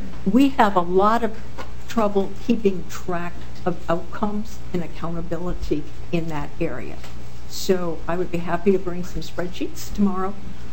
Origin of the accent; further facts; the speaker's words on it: Minneapolis, Minnesota, United States; Minneapolis, I'm from Minneapolis, our water is all from the river and we clean it up.